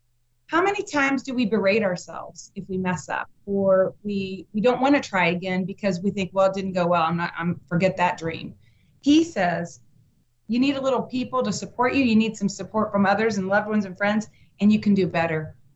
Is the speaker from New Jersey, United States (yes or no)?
no; Cincinnati, Ohio, United States; Our community, I'm from Cincinnati, Ohio, and it's an amazing community.